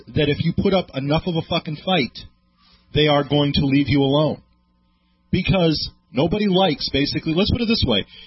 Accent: New York, United States; I grew up in New York, and the neighborhood I went to was mostly black, mostly Puerto Rican, and I was the minority

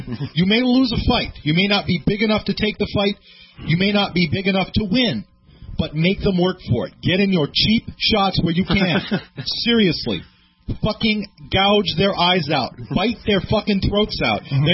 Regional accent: New York, United States; I grew up in New York, and the neighborhood I went to was mostly black, mostly Puerto Rican, and I was the minority

